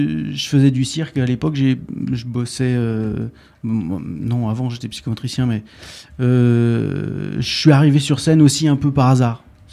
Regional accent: Île-de-France, France; born there; now in Montpellier, France; Moi, non, je suis né en région parisienne

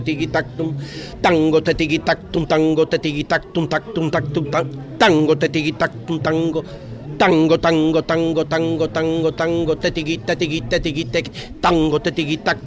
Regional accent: Spain; de l'Espagne. Je viens de l'Espagne pour participer activement au festival de l'Odève.

